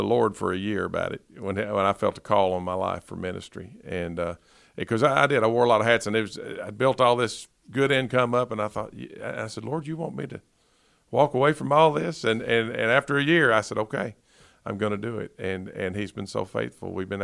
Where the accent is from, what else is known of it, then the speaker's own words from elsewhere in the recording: Paducah, Kentucky, United States; And I'm from Paducah, Kentucky, so I've ministered in probably 80 churches in that area